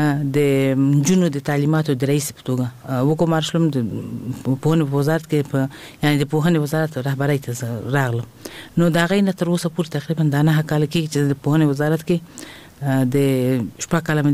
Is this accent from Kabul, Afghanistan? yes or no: yes; Kabul, Afghanistan; طبعا زه په خپل هیواد کې لوی شوی ما او ابتدایي ښوونځی ما د کابل په ښار کې چې موږ د کابل ښار نه یو یعنی زه د ولایت وایم خو دلته زه لوی شوی ما د کابل په ښار کې مې ابتدایي زده کړې کړې دي